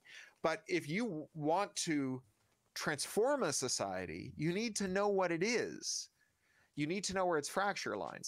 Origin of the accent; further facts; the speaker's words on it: Toronto, Ontario, Canada; when I was a kid growing up in Toronto